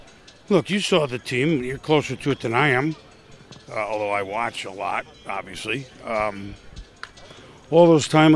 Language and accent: English; East, United States; Man, I grew up in the East. I'm not really old enough for the New York Giants.